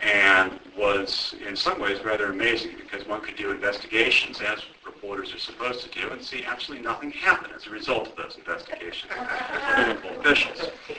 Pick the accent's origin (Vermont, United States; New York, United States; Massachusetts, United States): Massachusetts, United States; Arlington; In terms of personal background, I'm a hometown boy. I grew up in Arlington.